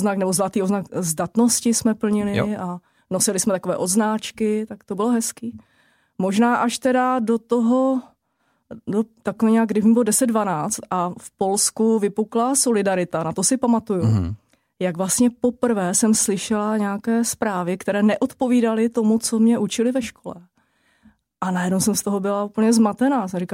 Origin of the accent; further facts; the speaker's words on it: Opava, Moravian-Silesian Region, Czechia; já z Brna nepocházím. A, no, moje dětství bylo úžasné. V podstatě já pocházím z Opavy a tehdy se říkalo Bezručova Opava.